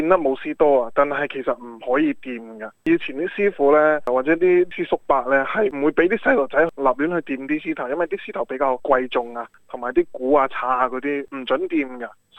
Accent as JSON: {"language": "Cantonese", "country": "Australia", "tie": "born or raised there", "said": "其实呢，我是澳洲出世土生土长的澳洲人"}